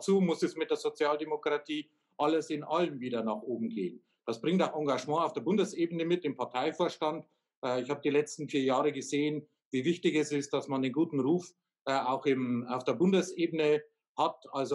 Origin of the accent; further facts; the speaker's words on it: Weidhaus, Bavaria, Germany; also born or lived in Weiden; ich bin geboren in Weiden in der Oberpfalz, komme aus Weidhaus, direkt an der tschechischen Grenze.